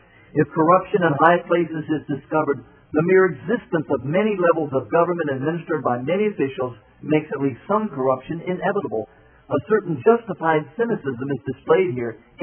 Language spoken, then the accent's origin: English; Ohio, United States; I'm not saying this because I'm a federalist from Ohio.